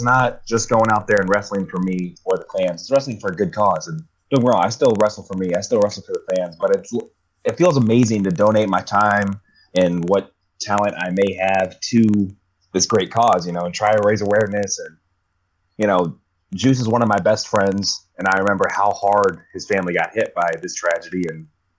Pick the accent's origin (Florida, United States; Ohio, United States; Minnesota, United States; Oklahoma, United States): Ohio, United States; Canal Fulton; Canal Fulton's my hometown. Like, all the DBI always feels like it's my hometown because Jackson Township was right down the road from where I live anyhow.